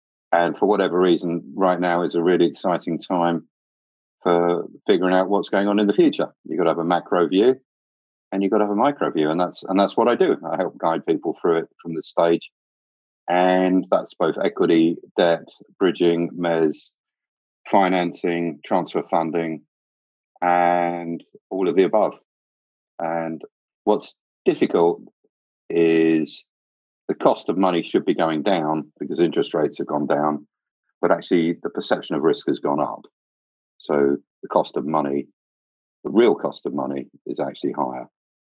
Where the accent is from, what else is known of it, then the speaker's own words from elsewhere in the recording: London, United Kingdom; Yeah, I grew up in North London, actually about 500 yards from Spurs is where I went to school, in Edmonton.